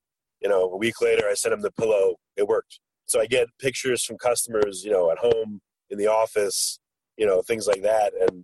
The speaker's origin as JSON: {"language": "English", "region": "New York", "country": "United States", "said": "So, like, you know, I'm from New York. I went to visit my parents."}